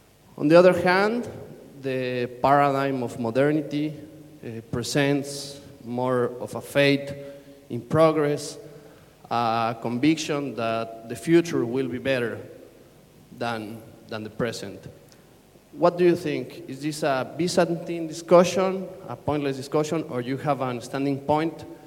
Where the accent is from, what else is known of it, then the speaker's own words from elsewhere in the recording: Mexico; from Mexico.